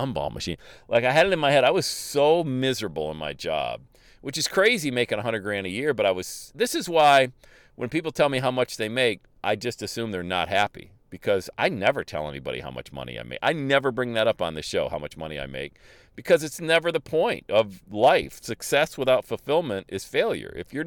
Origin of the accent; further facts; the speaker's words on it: Bradford, Pennsylvania, United States; So then my next move was moving my family back to my hometown of Bradford, PA, where I was buying up all these rental property